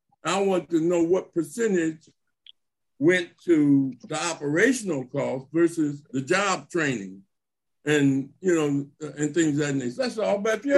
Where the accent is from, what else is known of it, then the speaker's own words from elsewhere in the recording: Watts, California, United States; now in Compton, United States; I'm in Compton. I grew up in Watts, right? Watts and Compton.